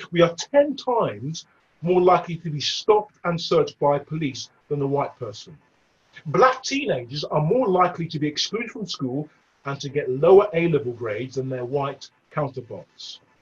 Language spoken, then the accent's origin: English; Hackney, London, United Kingdom; Growing up in Hackney